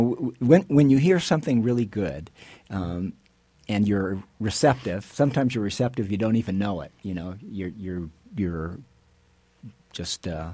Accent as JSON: {"language": "English", "region": "New Mexico", "country": "United States", "tie": "born or raised there", "said": "I did. Yeah, I was born in Boston, but I grew up out here and spent most of my life in New Mexico."}